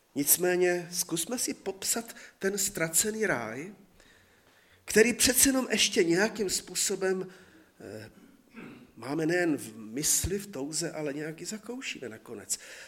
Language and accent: Czech; Brno, South Moravian Region, Czechia; Když jsme my mládežníci z Brna jezdili na puťáky do hor, do Rumunska a všude možně